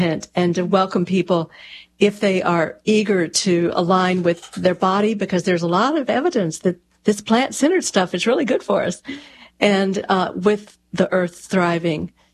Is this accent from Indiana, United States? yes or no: no; Texas, United States; born or raised there